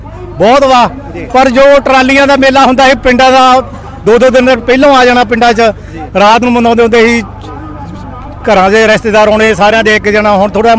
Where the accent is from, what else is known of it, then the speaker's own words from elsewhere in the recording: Tashpura, Punjab, India; ਪਿੰਡ ਦਾ ਆਪਣਾ ਤਾਸ਼ਪੁਰਾ